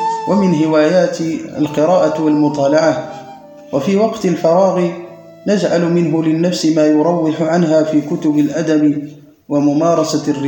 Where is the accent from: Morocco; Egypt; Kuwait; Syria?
Morocco; بمملكتنا المغربية الحبيبة.